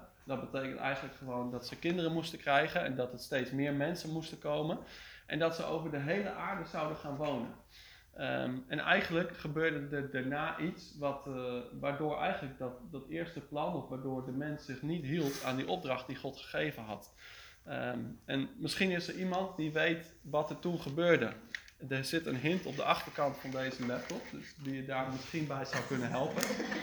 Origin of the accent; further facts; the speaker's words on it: Harderwijk, Gelderland, Netherlands; voor wie me nog niet kent. Ik kom uit Harderwijk